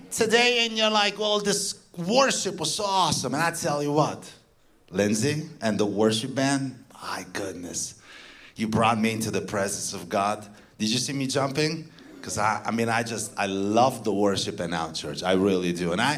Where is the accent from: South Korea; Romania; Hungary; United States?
Romania; Transylvania; first language Romanian; English is a second language; I hope you understand my accent. You know, I come from Transylvania. I may, hope I don't, you know, start speaking in Romanian here.